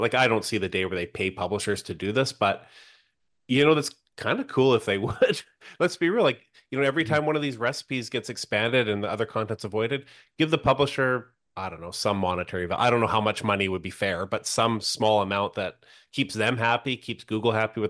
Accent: Canada; I don't know if it's because I'm Canadian.

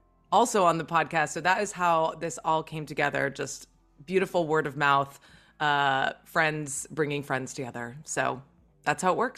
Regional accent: Saint Croix, U.S. Virgin Islands; a fellow Caribbean native like me. I'm from St. Croix.

